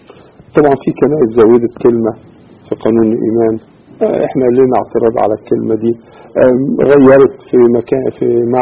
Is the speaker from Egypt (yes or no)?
yes; Egypt; لكن عايز اقول لحضرتك ان في خبرة عندنا في مصر